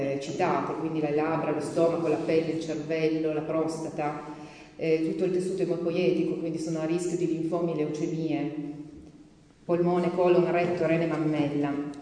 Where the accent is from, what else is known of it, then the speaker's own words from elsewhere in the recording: Antignano, Tuscany, Italy; io vengo da Antignano, quindi non da molto lontano, insomma.